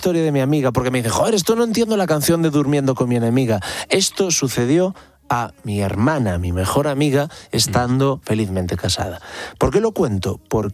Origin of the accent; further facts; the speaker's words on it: Pantín, Galicia, Spain; also born or lived in Ferrol; Yo nací en Ferrol, como te decía, pero sí. A los 4 años mi abuelo enferma de la memoria y el pulmón y me voy a vivir a una aldea llamada Pantín. Pantín tiene 50 casas